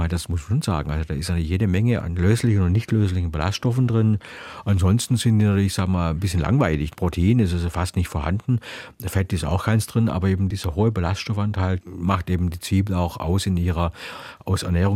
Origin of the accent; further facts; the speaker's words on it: Baden-Württemberg, Germany; Aber als Schwabe steige ich dann natürlich aus